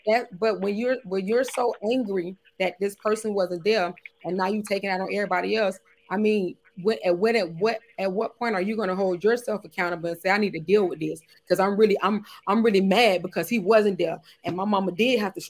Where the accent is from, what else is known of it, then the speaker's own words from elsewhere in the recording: Miami, Florida, United States; and I'm from Florida. You know, I'm from Miami.